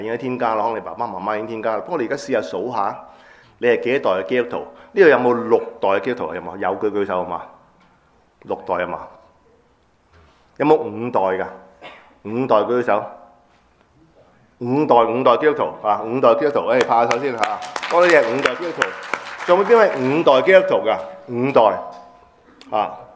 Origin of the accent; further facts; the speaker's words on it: China; 但我哋中國人咧